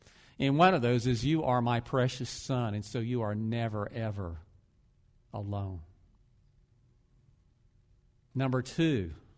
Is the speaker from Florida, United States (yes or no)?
yes; Ocala, Florida, United States; we grew up in Ocala